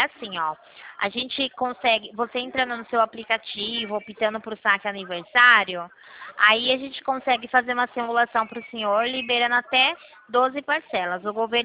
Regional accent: São Paulo, Brazil; Eu sou aqui de São Paulo, eu sou da Central de São Paulo.

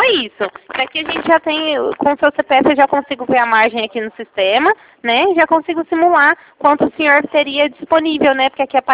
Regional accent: Ribeirão Preto, São Paulo, Brazil; Eu sou de Ribeirão Preto, estou falando aqui de Ribeirão Preto

